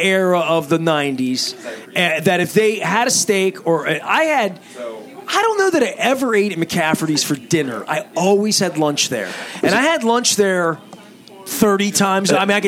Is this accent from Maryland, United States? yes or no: yes; Dundalk, Maryland, United States; I grew up in Dundalk, and not even on crab cakes, but just on dining, right?